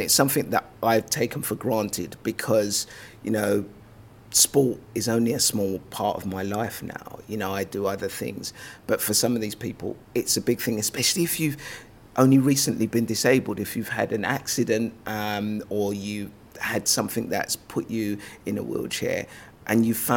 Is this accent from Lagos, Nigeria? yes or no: yes; Lagos, Nigeria; born there; I was born in Lagos, Nigeria.